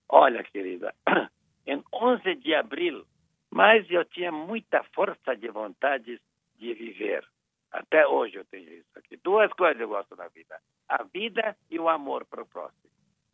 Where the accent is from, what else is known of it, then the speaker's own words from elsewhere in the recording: Hungary; Portuguese is a second language; moved away; você, de onde você vem? Da Hungria.